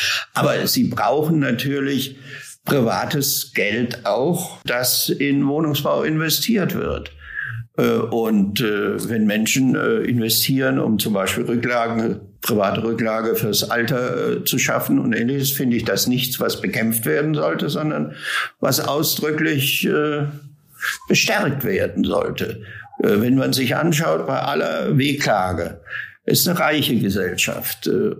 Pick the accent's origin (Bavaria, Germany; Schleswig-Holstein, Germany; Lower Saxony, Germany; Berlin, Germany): Berlin, Germany; als Berliner ist man da hart im Nehmen und einiges gewöhnt.